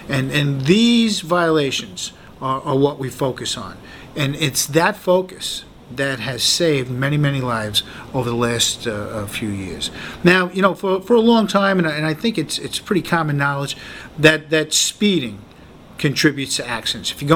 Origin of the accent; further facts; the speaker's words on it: New York City, New York, United States; As a police officer and as a New Yorker, I was very encouraged by the work that they did.